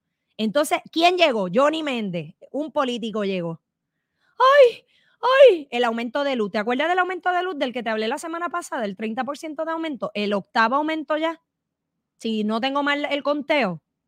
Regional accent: Puerto Rico; Y como nos llevaron a la quiebra y nosotros somos territorio de los Estados Unidos

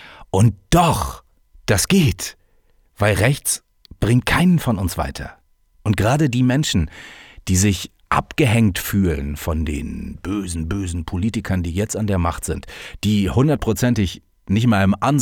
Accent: Hamburg, Germany; ich komme aus einer Millionenstadt aus Hamburg und bin dann rausgezogen aufs Dorf, wo gerade mal in diesem Ort knapp über 2000 Einwohner wohnen.

